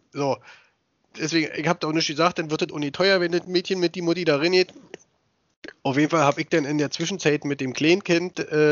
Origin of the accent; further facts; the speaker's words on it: Berlin, Germany; als Berliner ist ja Stadt auch immer relativ